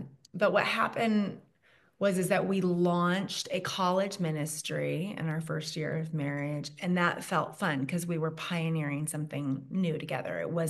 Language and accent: English; Washington, United States; Yeah, we're in Washington State. Yeah. And Chad and I both, we were born and raised in Washington.